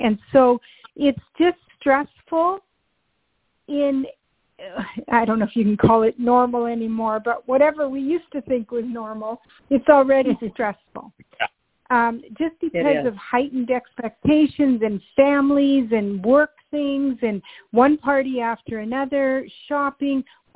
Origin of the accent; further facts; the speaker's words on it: Canada; Of course, being Canadian, that's very attractive because Christmas time around here is cold and wet.